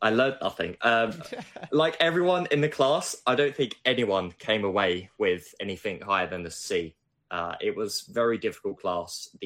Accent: East of England, United Kingdom; I grew up in Essex, and I went to a school in that area

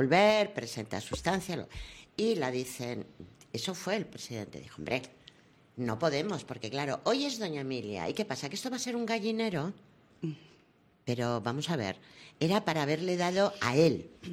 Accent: Castile, Spain; born there; Nací en un pueblo de Castilla, maravilloso, yo mi pueblo, ya sabéis que yo hablo mucho de mi tierra.

